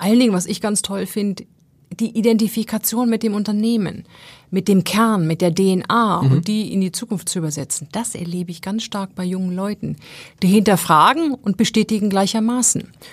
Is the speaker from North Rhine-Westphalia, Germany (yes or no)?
yes; Essen, North Rhine-Westphalia, Germany; Ich komme aus Essen, ja, genau, ganz genau.